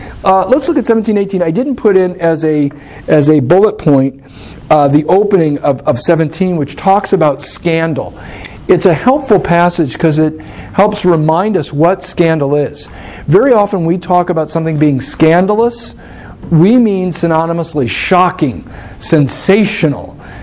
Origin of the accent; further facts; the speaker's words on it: Alaska, United States; And I have to say, that was something growing up in Alaska we had hammered into us.